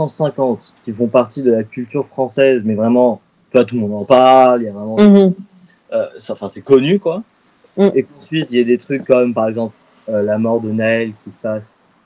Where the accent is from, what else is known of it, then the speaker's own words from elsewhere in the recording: United States; French is a second language; now in France; c'est un peu pour moi en tant qu'Américain aussi, c'est un peu comme ça que fonctionne la France en général.